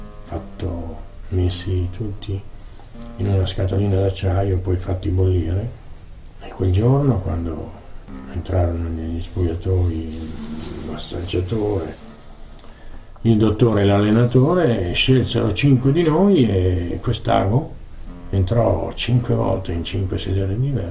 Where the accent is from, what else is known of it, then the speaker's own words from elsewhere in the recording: Monticiano, Tuscany, Italy; Io sono nato a Monticciano, in provincia di Siena, e vivevo lì con mio padre e mia madre e mia sorella.